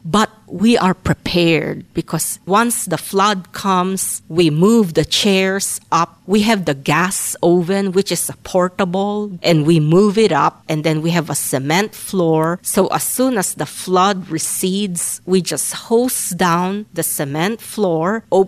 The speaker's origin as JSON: {"language": "English", "town": "Manila", "region": "Metro Manila", "country": "Philippines", "tie": "born there", "second_language": "English", "said": "I was born from Manila, Philippines, and my birthday is August 8th, 1964. My family, we are third generation Chinese living in the Philippines."}